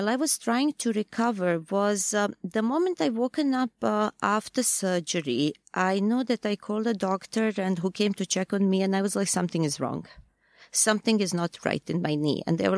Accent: Bosnia & Herzegovina; English is a second language; I'm from Bosnia. I was raised and grew up in Bosnia, in the country that was back then known as Yugoslavia.

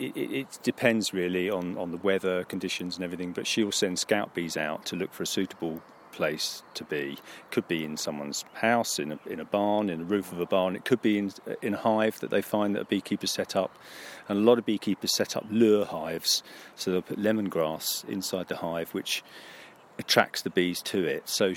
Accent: Huntingdon, East of England, United Kingdom; Yeah, I'm local from Huntingdon.

